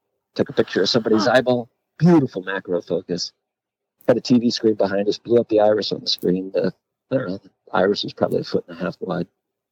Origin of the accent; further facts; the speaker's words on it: Sullivan, Missouri, United States; growing up in Sullivan, they opened up Riverport Amphitheater in St. Louis, about 40 minutes away, drive away from my house.